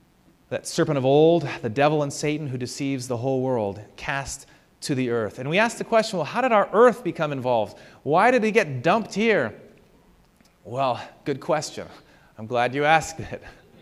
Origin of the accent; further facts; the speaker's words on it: Washington, United States; I'm from Washington. There are good ones, but not the red ones that are mealy. And I don't know why anyone buys those. I'm embarrassed for my state because of those apples.